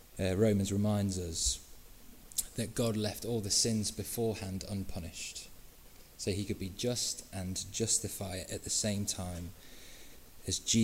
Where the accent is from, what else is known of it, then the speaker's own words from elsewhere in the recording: England, United Kingdom; I know we're British, I know we're English